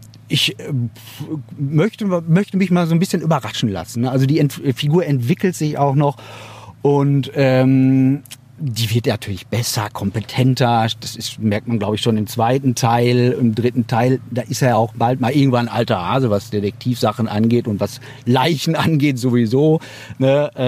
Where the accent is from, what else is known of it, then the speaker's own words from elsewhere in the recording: Hamm, North Rhine-Westphalia, Germany; Wo kommst du her? Aus Hamm.